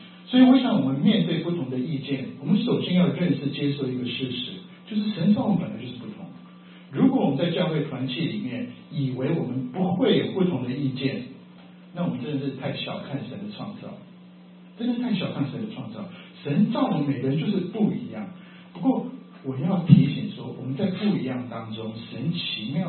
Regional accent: Taiwan; 我们从台湾来的

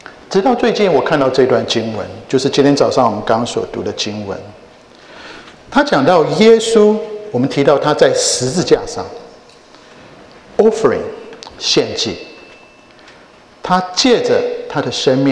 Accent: Taiwan; 很有意思，我是在台湾长大

